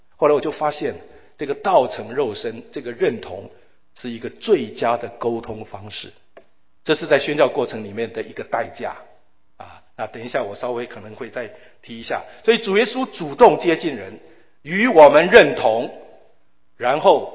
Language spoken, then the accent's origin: Chinese; China; 我们中国人这个很多的用词就包含了一些感觉哈